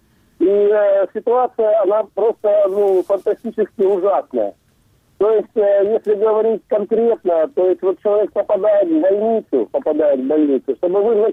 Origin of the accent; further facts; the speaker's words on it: Sevastopol, Ukraine; Мне 49 лет, я родился в Севастополе. Я наполовину русский, наполовину украинец. То есть для меня этот город был родным.